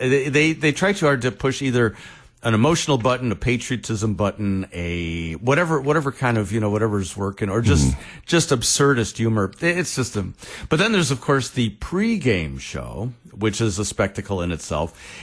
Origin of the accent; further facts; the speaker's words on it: Chicago, Illinois, United States; You know, I grew up in Chicago. Go Bears.